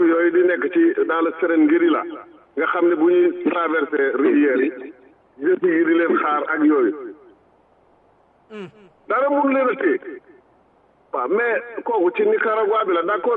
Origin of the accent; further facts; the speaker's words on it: Senegal; je suis sénégalais